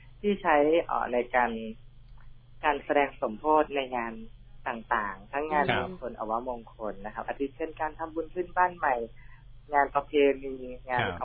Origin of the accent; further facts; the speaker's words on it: Phetchaburi, Thailand; ผมเนี่ยก็เป็นคนเพชรบุรีนะครับ